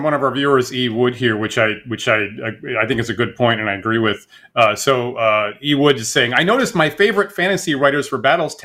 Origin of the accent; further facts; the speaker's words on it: Maine, United States; So, you know, I grew up in New England. I was watching, you know, Boston TV growing up and all the Boston teams, obviously. So growing up in Maine.